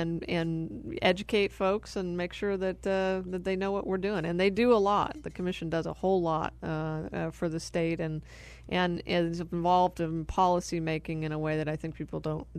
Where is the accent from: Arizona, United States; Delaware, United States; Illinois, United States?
Arizona, United States; Prescott; Well, you know, I was born and raised in Prescott, Arizona, so I'm a native Arizonan from up north. And I went to Prescott High School, came down here to Arizona State University